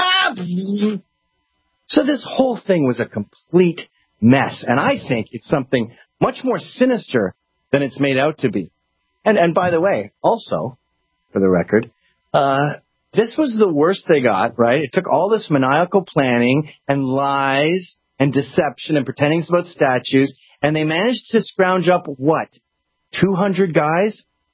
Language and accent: English; Canada; In my home country of Canada, they just took down a Sir John A. Macdonald statue.